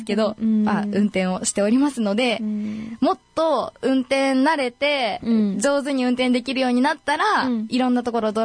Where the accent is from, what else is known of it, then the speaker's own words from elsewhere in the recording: Omura, Nagasaki, Japan; 私の実家のある長崎県の大村市から、長崎市まで